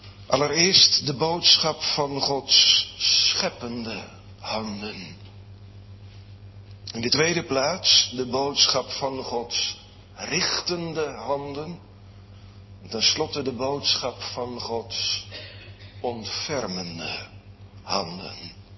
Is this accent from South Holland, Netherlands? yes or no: yes; Sliedrecht, South Holland, Netherlands; dat er in Sliedrecht, de plaats waar ik ben opgegroeid, eens een markt was met allerlei oude ambachten.